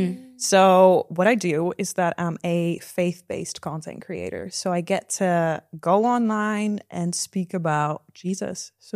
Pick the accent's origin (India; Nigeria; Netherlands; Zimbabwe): Netherlands; English is a second language; So I'm from the Netherlands. That's why my accent is a bit weird. But I grew up in quite a small town over there, and I grew up in a single parent Christian household.